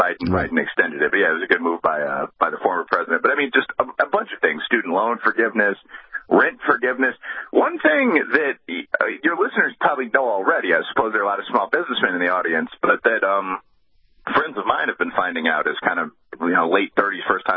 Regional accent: United States; But the problem is that as an American taxpayer, not as a personal religious guy in my own life or something, I would obviously vote against all of this.

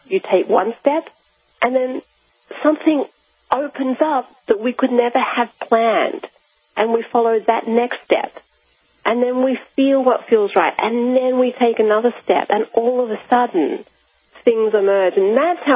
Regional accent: Australia; moved away; because my home country is Australia, if you can't tell by my accent.

